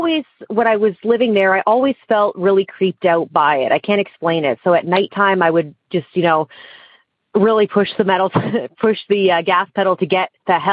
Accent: Ontario, Canada; born or raised there

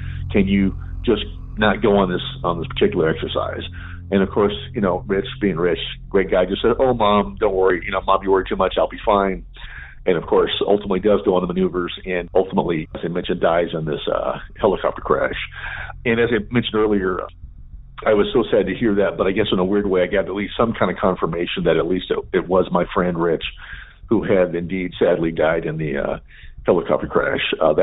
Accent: California, United States; I grew up in Southern California. I graduated high school in 1984.

